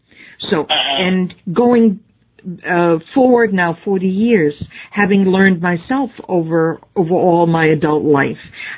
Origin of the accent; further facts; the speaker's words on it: Fulda, Hesse, Germany; I grew up in Fulda, which is between Frankfurt and Kassel.